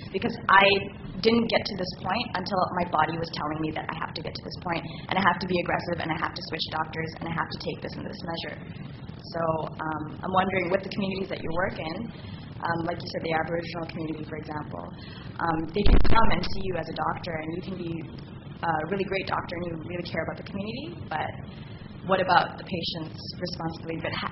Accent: Toronto, Ontario, Canada; I'm from Toronto. I came for this conference.

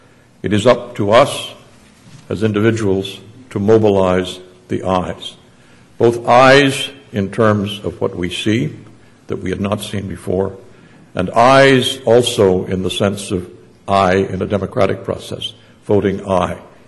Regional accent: Alberta, Canada; Chief Littlechild and I were raised within sight of the Rocky Mountains in Alberta, in little communities about 200 miles apart. And I grew up in a generous family, in a generous town

